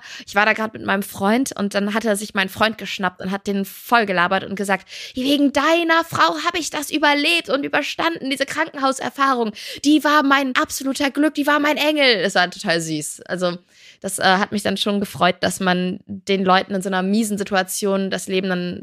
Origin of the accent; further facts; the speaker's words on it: Cologne, North Rhine-Westphalia, Germany; Ja, gut, ich bin halt Rheinländerin, ich komme aus Köln